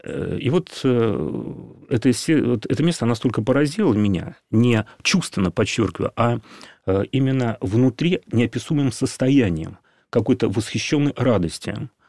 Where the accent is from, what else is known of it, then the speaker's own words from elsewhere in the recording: Moscow, Russia; я приехал в Дивеево в начале 90-х годов из Москвы, я сам москвич. Вот. Живу в центре Москвы